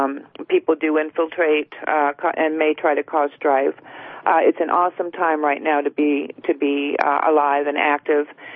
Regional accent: Florida, United States; I'm from Florida, Central Florida, near the Village Idiots.

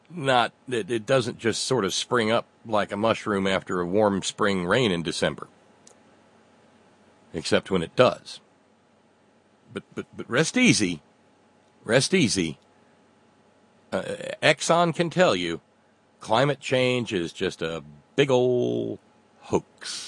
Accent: Alabama, United States; the county where I was born and raised in Alabama.

